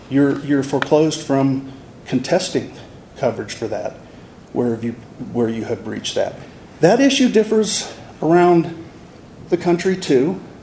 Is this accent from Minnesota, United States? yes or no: no; Arizona, United States; my home state, Arizona, says either party